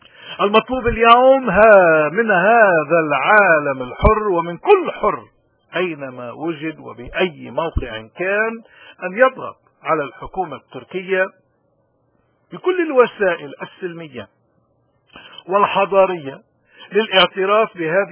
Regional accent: Lebanon; إنني شخصيا أفتخر بأن في وطني الأم لبنان

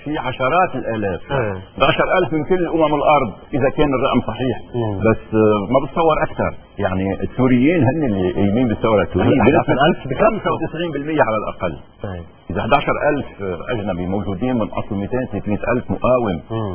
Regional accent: Lebanon; نحن كلبنانيين مفروض نقعد يعني مع بعضنا نتحاور لمعالجه الاسباب

